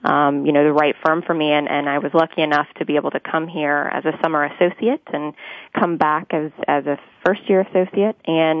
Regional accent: Iowa, United States; So I'm from Iowa, a small town, and went to school there

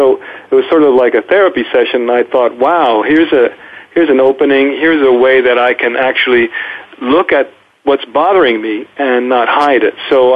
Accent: Swarthmore, Pennsylvania, United States; Well, when I was growing up in Swarthmore, outside Philadelphia, I was living in a town that was mostly white, and our family was interracial.

